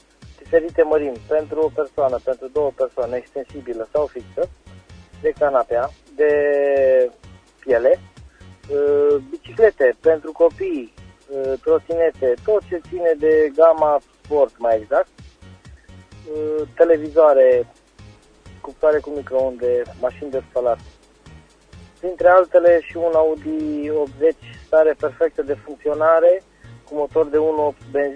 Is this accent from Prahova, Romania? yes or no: no; Reșița, Caraș-Severin, Romania; Din Reșița.